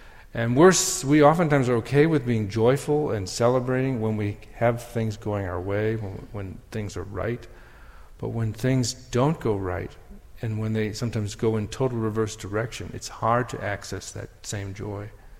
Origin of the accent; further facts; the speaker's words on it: Wisconsin, United States; Now, I come from Wisconsin, so that, you know, maybe people have thawed out down here in Texas.